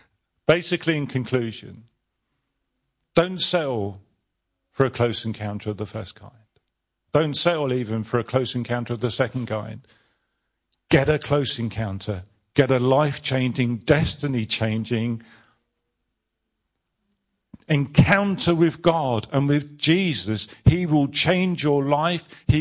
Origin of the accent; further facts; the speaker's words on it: United Kingdom; Now, I know we're British.